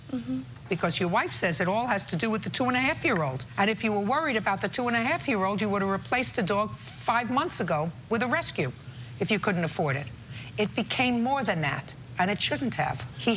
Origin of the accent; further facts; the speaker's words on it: Fort Myers, Florida, United States; the pound in Fort Myers, my hometown